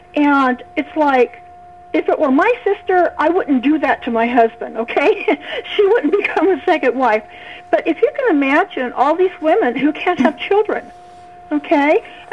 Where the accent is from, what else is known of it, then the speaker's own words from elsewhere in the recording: California, United States; now in Utah, United States; The polygamy thing, though, I'm from California. I moved to Utah